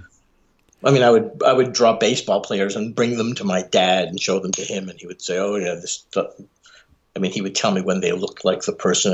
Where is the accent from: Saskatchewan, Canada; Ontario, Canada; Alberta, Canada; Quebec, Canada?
Quebec, Canada; Montreal; I am from Montreal, Quebec, Canada. I grew up in an extremely Jewish suburb called Côte Saint-Luc